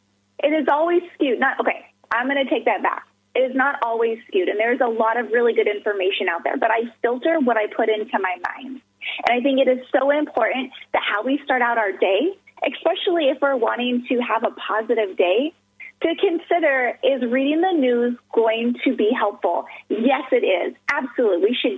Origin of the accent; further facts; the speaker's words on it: Alaska, United States; So I grew up in Alaska, and I wanted to get out of Alaska so bad.